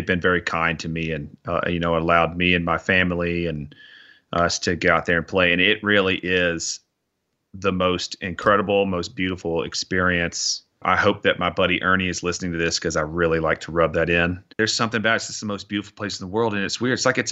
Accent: Augusta, Georgia, United States; Yeah, originally Augusta, Georgia. Yeah, home of the Masters.

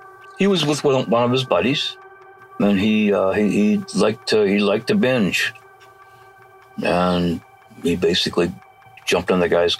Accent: Port Alberni, British Columbia, Canada; I grew up in Port Alberni, lived here most of my life. Left in the 80s, balling work.

